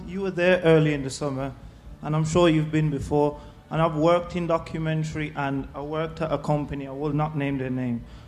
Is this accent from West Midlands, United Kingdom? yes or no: yes; Birmingham, West Midlands, United Kingdom; As luck would have it, I'm from Birmingham as well